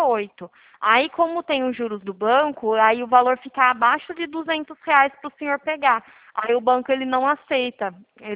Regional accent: Bauru, São Paulo, Brazil; Ah, que legal, a gente é daqui de Bauru.

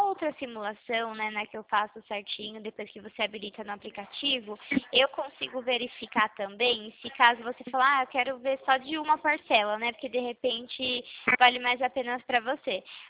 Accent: Itu, São Paulo, Brazil; eu sou de São Paulo, é de Itu, cidade de São Paulo.

